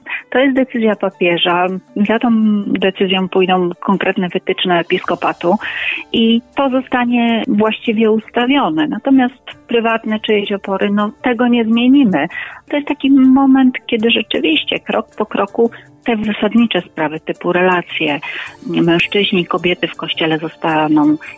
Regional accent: Opole Voivodeship, Poland; ja pochodzę z diecezji opolskiej

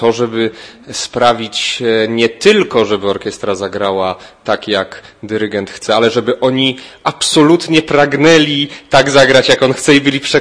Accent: Poznań, Greater Poland Voivodeship, Poland; ja jestem poznaniakiem, urodziłem się w Poznaniu, tu chodziłem do szkół i bardzo dobrze się tu zawsze czuję, bo jestem u siebie.

